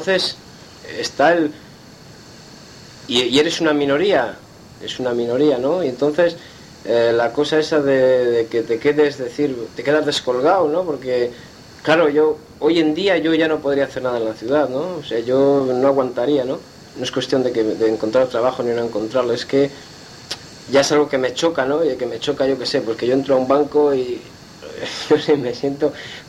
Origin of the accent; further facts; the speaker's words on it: Santander, Cantabria, Spain; also born or lived in Germany; No, yo soy de Santander.